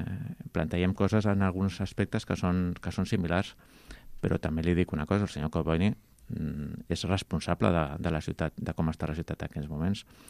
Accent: Barcelona, Catalonia, Spain; jo sóc un barceloní, fa més de... Pues no sé, tinc 55 anys i visc a la ciutat de Barcelona des de que tenia 7 anys.

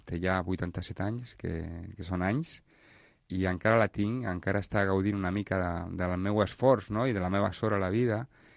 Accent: Barcelona, Catalonia, Spain; born there; de Barcelona. Va ser el primer gran casal que es va crear, i a més és del meu barri, on jo vaig néixer

